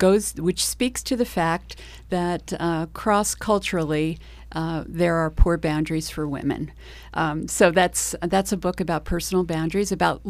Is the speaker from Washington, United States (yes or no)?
no; Eastchester, New York, United States; I know. So Eastchester was my library, Eastchester, New York.